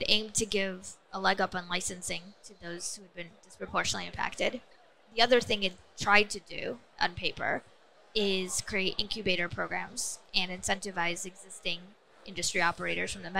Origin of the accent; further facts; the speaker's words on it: Ohio, United States; I like Ohio a lot. I'm actually from Ohio. Big fan of Ohio.